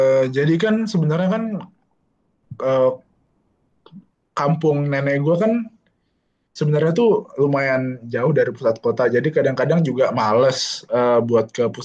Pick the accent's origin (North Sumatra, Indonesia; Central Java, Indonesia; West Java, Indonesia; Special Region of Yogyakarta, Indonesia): North Sumatra, Indonesia; Medan; kalau di Medan karena itu kampung gua